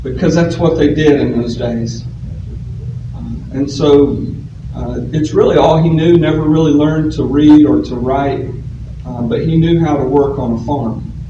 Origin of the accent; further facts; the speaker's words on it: the Carolinas, United States; now in Arkansas, United States; But I'm going to talk to you a little bit about my experience growing up in the Carolinas, and also the generations preceding me.